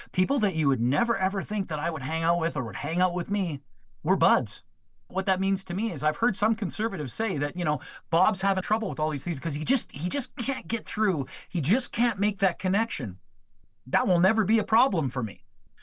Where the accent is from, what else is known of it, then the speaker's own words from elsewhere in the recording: Canada; We're Canadian. We should be neighbors and friends